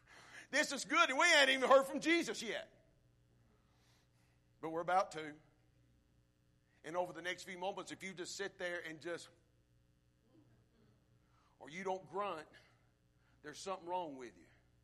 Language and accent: English; Alabama, United States; Now, since you know I'm from Alabama, since you know I pull for Alabama